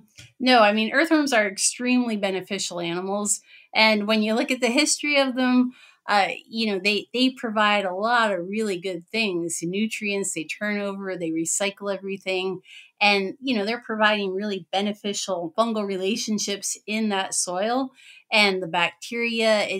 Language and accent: English; Pennsylvania, United States; now in Wisconsin, United States; I'm in Wisconsin. I'm originally from Pennsylvania.